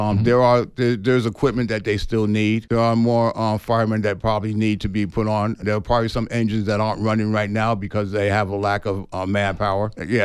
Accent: New Rochelle, New York, United States; Okay, well, I grew up in the suburbs. I grew up in New Rochelle, New York.

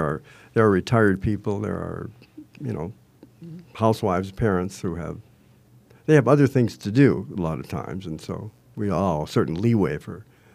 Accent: Chicago, Illinois, United States; now in Arizona, United States; Well, I was born in Chicago, and I grew up there. I came to Arizona originally to play the trumpet in the ASU band

